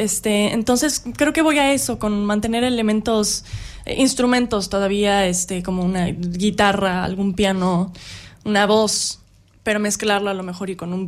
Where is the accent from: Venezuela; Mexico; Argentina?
Mexico; Querétaro; Y empecé cantando aquí en Querétaro, yo soy queretana.